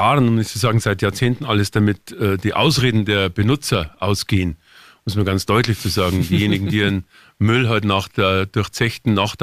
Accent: Munich, Bavaria, Germany; Also als Münchner und kann ich jetzt nicht nur Juhu schreien.

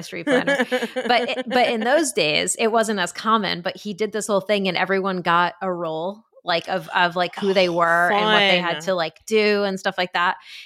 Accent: New Haven, Connecticut, United States; No, I did. I grew up in New Haven.

